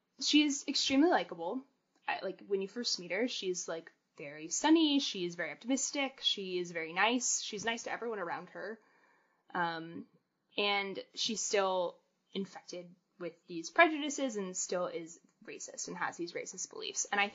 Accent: Georgia, United States; In Georgia, shouts to my home state

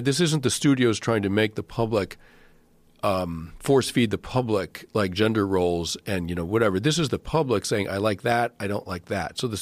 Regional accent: Massachusetts, United States; I grew up in Massachusetts and I get it, you know?

